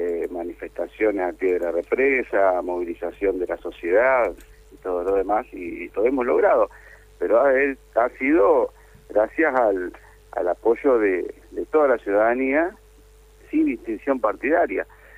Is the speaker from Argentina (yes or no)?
yes; Concordia, Entre Ríos, Argentina; Yo soy de Concordia, Entre Ríos, y tengo mucha historia en esto